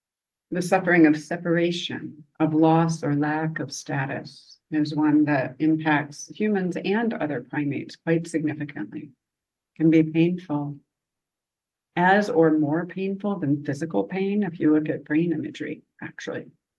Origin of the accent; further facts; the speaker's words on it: Southern United States, United States; accent: Southern; with my homemade clothes and my Southern accent to a very preppy, very chic high school in Chicago, suburban Chicago.